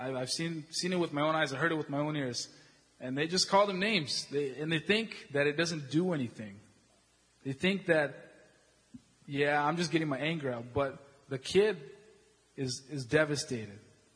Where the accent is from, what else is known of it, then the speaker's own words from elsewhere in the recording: Sioux Falls, South Dakota, United States; sir, we live in America. We're from Sioux Falls, South Dakota.